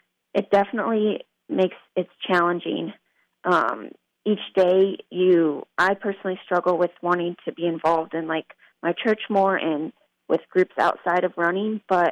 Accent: Michigan, United States; we're originally from Michigan, so it's fun to be able to be away from home, but yet still together.

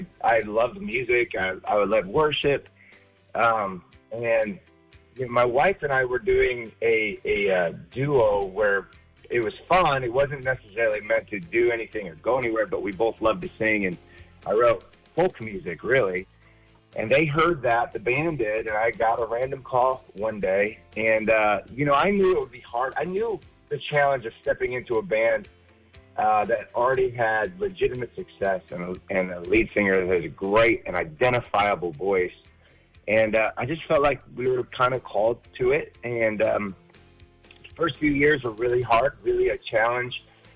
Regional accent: Detroit, Michigan, United States; born there; and I was born in Detroit, which honestly, Detroit and Toledo are only about 50 minutes apart.

